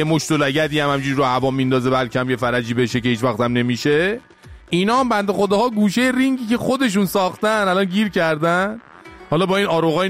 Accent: Iran

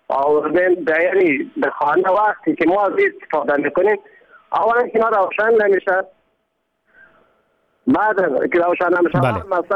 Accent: Ghazni, Afghanistan; ولایت های سرسل مثل ولایت ما غزنی، ولایت مثلا بایتونگی و بانیان مثلا هر جای سرسل بسیار مشکلات زیاد است.

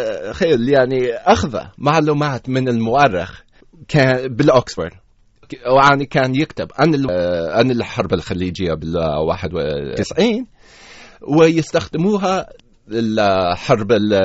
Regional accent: California, United States; أنا عراقي بس مولود ولد بكاليفورنيا، خلعان بأمريكا.

